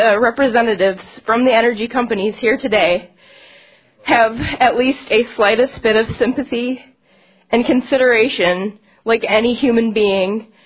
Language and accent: English; Roseville, Michigan, United States; I'm 20 years old. I'm from Roseville, Michigan.